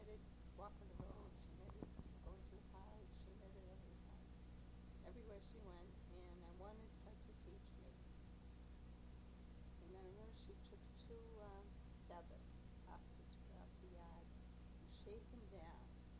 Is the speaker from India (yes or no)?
no; Connacht, Ireland; On the island, off the coast of Galway.